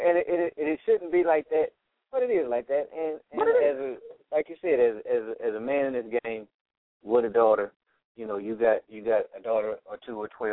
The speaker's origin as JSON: {"language": "English", "town": "Oakland", "region": "California", "country": "United States", "said": "I mean, you're from Chicago, I'm from Oakland."}